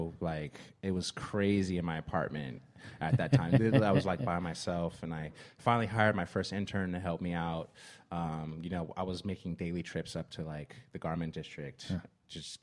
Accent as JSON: {"language": "English", "town": "San Francisco", "region": "California", "country": "United States", "tie": "born or raised there", "said": "I grew up in San Francisco. So skating in some like camo pants was like, that was the vibe."}